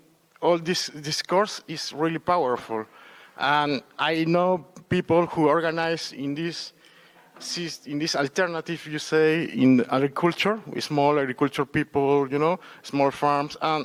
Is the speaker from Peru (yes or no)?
yes; Peru; English is a second language; I come from Peru.